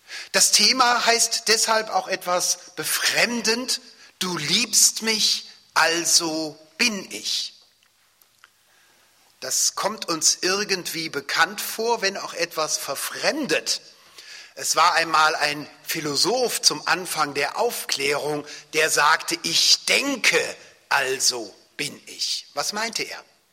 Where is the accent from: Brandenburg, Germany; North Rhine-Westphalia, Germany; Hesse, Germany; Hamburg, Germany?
North Rhine-Westphalia, Germany; Cologne; born there; also born or lived in Swabia; Ich bin ja ein Adoptivschwabe, das heißt geboren in Köln, aber nun die meiste Zeit meines Lebens im Schwabenland.